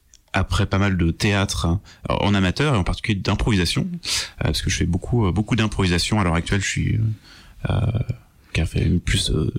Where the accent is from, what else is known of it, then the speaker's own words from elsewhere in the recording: Cambridge, East of England, United Kingdom; born there; French is a second language; je suis né dans la petite bourgade de Cambridge, dans le nord de Londres. Et oui, je suis anglais.